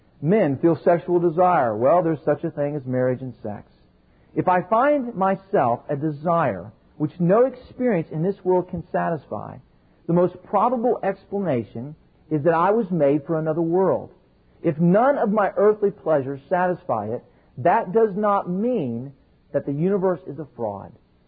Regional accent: Texas, United States; I grew up in Texas, and a big Dallas Cowboy fan.

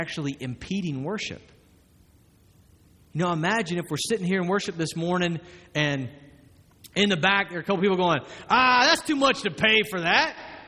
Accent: the South, United States; I grew up in the South, and it's our tendency to think opposite from this.

